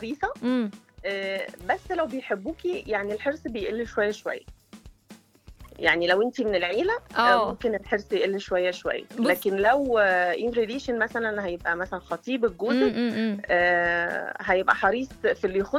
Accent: Egypt; بس احنا بنحبها عشان احنا دمنا خفيف كمصريين

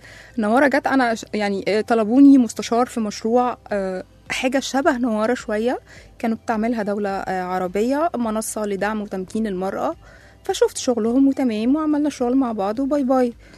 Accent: Egypt; أنا صحفية مصرية

